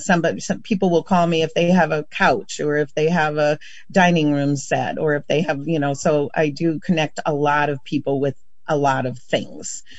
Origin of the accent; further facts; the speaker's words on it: Iowa, United States; Like I said, I'm from Western Iowa and I went to a Catholic school.